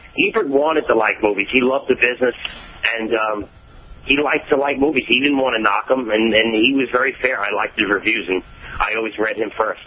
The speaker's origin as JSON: {"language": "English", "town": "Brooklyn", "region": "New York", "country": "United States", "tie": "born or raised there", "said": "Well, the first memory I have was, when I grew up in Brooklyn, New York, and in 1978, I remember turning on Picture Tube television on PBS"}